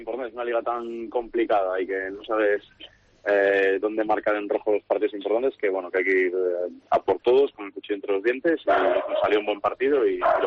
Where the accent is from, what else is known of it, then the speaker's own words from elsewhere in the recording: Torrelavega, Cantabria, Spain; Yo soy de Torre la Vega, yo sé lo que tiene el prueba